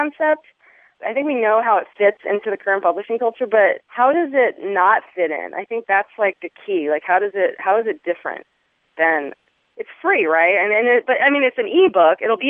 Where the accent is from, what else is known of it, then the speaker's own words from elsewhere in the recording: Los Angeles, California, United States; I am from Los Angeles, California, and I am a literary event coordinator.